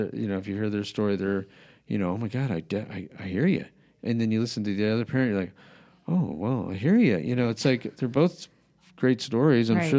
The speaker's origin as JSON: {"language": "English", "region": "New Mexico", "country": "United States", "tie": "born or raised there", "also_born_or_lived": "San Diego", "said": "I grew up in New Mexico, moved to San Diego, hated it. And then moved back to Albuquerque and then was forced to go back to San Diego"}